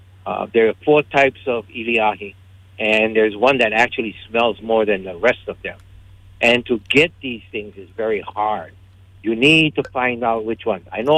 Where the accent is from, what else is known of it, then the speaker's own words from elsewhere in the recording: Hawaii, United States; I'm not the right color for OHA. I am Hawaiian, Kanaka, but I'm not the right color.